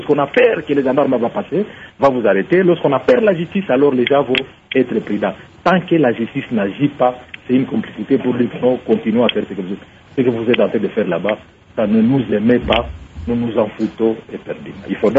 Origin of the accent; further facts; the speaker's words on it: DR Congo; chez nous au Congo